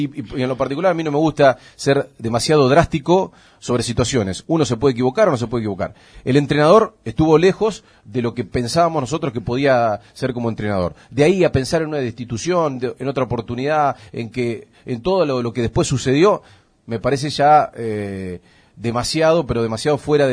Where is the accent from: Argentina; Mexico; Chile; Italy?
Argentina; lo que somos los argentinos